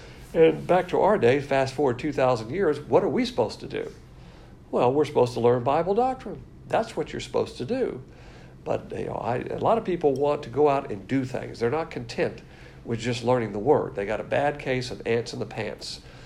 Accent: the South, United States; Now, Paul is not a Southerner, but as a Southerner, I like that word, y'all.

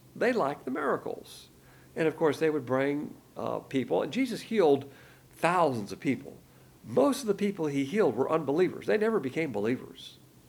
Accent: Alabama, United States; I'm from Alabama, where they have all these phony baloney holy roller churches everywhere.

